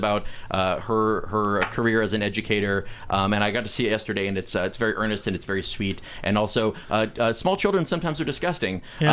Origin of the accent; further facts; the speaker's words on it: the South, United States; So you're talking to the wrong guy in a ways, because I'm from the American South, where diabetes is just in the tap water.